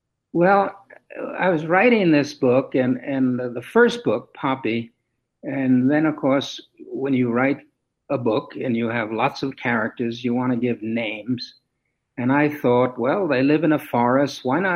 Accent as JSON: {"language": "English", "town": "New York City", "region": "New York", "country": "United States", "tie": "born or raised there", "said": "When I was a boy growing up in New York City, my great love was for radio."}